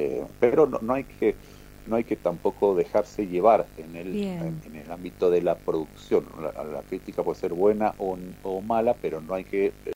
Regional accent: Mendoza, Argentina; Somos todos acá de Mendoza, naturalizados de Mendoza, ¿no?

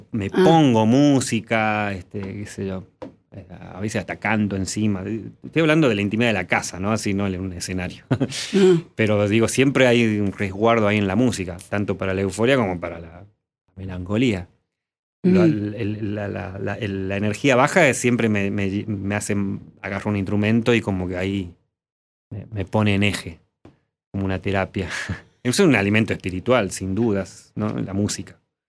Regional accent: La Rioja, Argentina; accent: La Rioja tonada; moved away as an adult; now in Buenos Aires, Argentina; Yo soy de La Rioja, en La Rioja sabes que se dice la tonada esdrújula

